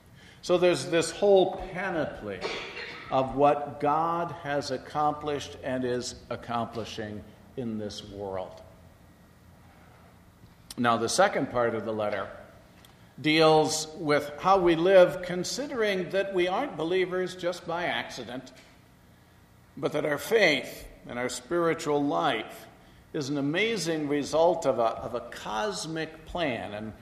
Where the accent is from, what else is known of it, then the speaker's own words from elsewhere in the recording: West Coast, United States; born there; I was born on the West Coast.